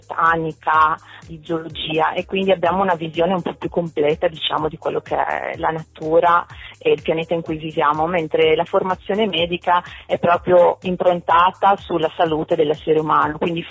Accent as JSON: {"language": "Italian", "town": "Genoa", "region": "Liguria", "country": "Italy", "tie": "born or raised there", "said": "io sono una genovese, nata, cresciuta e vissuta sempre a Genova."}